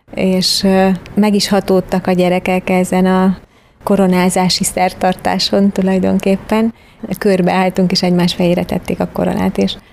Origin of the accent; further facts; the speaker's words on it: Tázlár, Bács-Kiskun, Hungary; born there; amikor a szülőfalumba, meg a volt iskolámba, a tázlári iskolámba mentem egy hónapos iskolai gyakorlatra